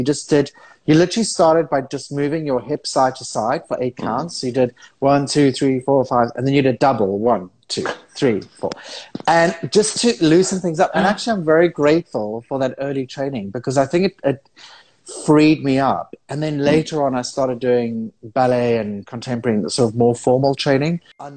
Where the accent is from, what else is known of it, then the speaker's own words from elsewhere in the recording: South Africa; And I grew up in South Africa, born in 1972.